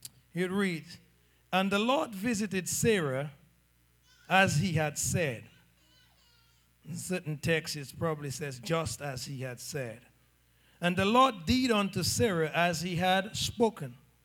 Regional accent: Portsmouth, Saint John, Dominica; I'm from Dominica, actually, to be exact. I'm from Portsmouth, and to be a little bit more exact, I'm from Zikak, and to even get more specific, 1802 Rollo Street, Zikak, Portsmouth, Commonwealth of Dominica, WI

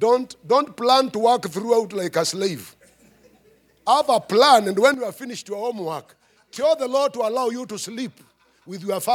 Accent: Machakos, Machakos County, Kenya; Also, when you come, I come from Machakos. When you come to those sites, I'm halfway here, halfway in Africa.

